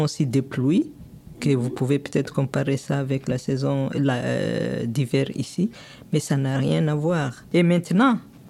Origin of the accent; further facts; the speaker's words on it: DR Congo; Parce que chez nous, au Congo, en RDC, quand les volcans crashent, c'est la catastrophe.